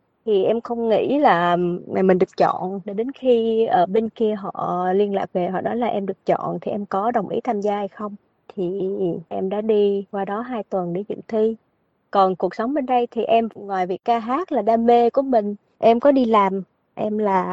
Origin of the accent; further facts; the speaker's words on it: Ho Chi Minh City, Vietnam; now in Australia; Dạ thưa em, sinh ra lớn lên ở Sài Gòn. Nhưng mà mẹ em thì là người Đồng Nai, Biên Hòa.